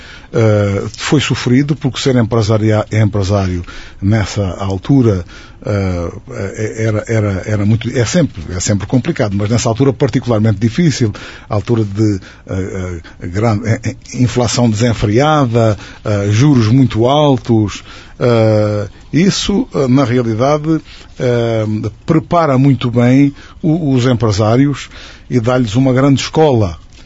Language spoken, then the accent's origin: Portuguese; Portugal; now in Brazil; Quando eu vim de Portugal, foi uma altura muito difícil na nossa vida, ficámos sem os nossos bens